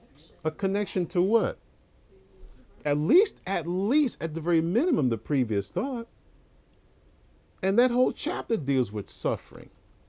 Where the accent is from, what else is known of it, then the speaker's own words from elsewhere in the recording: New York, United States; I always talk about those grapevines growing up in New York.